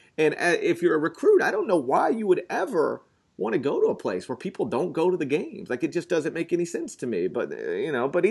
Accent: Mississippi, United States; like, I grew up in North Mississippi.

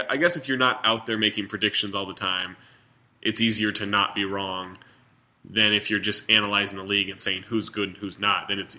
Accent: Sacramento, California, United States; I grew up in Sacramento watching a lot of bad Kings basketball.

